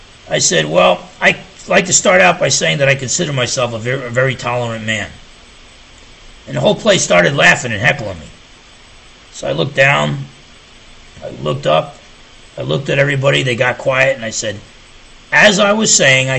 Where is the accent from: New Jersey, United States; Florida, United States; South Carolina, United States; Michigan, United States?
New Jersey, United States; I'm from Jersey. I get my 2 minutes.